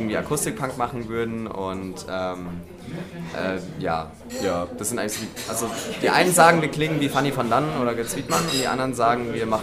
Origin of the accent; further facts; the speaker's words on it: Baden-Württemberg, Germany; also wir kommen ja aus Heidelberg und Mannheim und da kann man immer schön am Neckar chillen, das kennt man hier in Baden-Württemberg auch ganz gut.